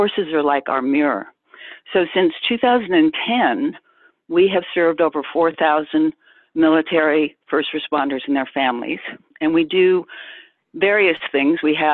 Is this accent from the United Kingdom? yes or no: yes; England, United Kingdom; now in Nashville, United States; I'm an English girl, so we call it a farm, not a ranch.